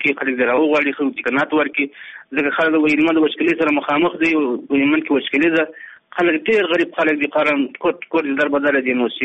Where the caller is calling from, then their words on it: Dangam, Kunar, Afghanistan; زه د کونړ نه یو قومي مشر د دانګام ولسوالۍ نه خبرې کوم.